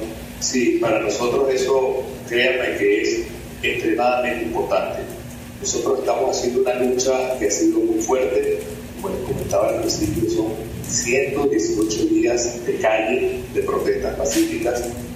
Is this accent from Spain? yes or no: no; Venezuela; a mí como venezolano me da una profunda vergüenza